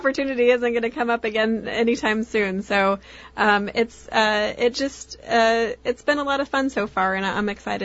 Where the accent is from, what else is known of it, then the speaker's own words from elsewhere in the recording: Springfield, Illinois, United States; also born or lived in Texas; Yeah, I'm originally from the Springfield area. I grew up in Springfield. I went to college in Southern Illinois, SIU, and then I moved away. I lived in Texas for several years, but then moved back to the Springfield area.